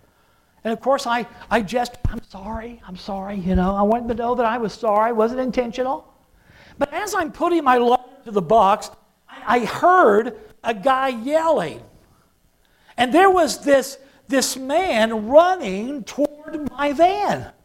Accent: Texas, United States; I still had Texas plates on my van, and so I said, I'm from Texas.

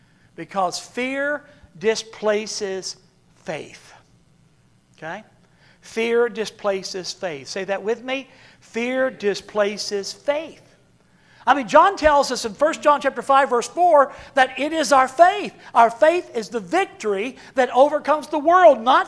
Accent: the South, United States; I'm from the South. You ever seen a jackrabbit run?

